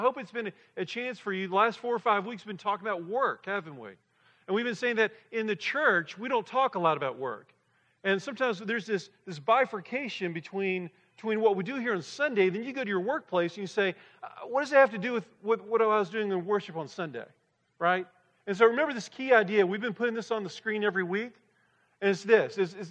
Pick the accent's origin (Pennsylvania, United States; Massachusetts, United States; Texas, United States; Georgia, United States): Texas, United States; I'm originally from Texas